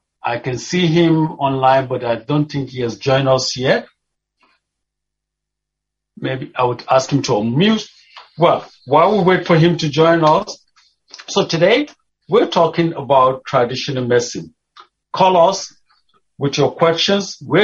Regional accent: Kaduna, Kaduna State, Nigeria; I remember as a young kid growing up in Kaduna

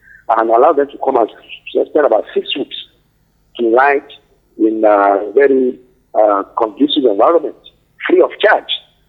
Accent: Nigeria; actually it's in my hometown, in Nigeria

